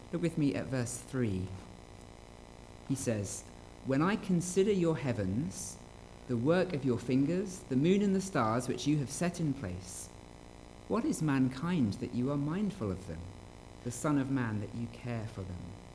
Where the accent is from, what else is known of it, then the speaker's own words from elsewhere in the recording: United Kingdom; That could be because I'm British.